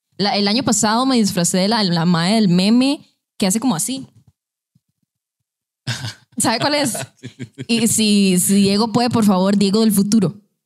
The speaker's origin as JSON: {"language": "Spanish", "region": "Cartago", "country": "Costa Rica", "said": "yo, como vivo tan largo, soy de Cartago, las fiestas se hacen, bueno, antes de la pandemia las fiestas eran allá."}